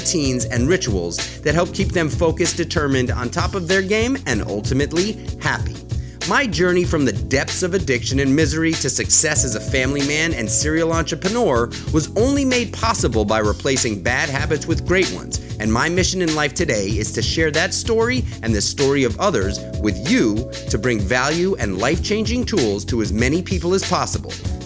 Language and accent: English; New York City, New York, United States; So I grew up in New York City. I started going to nightclubs in New York when I was 13 years old.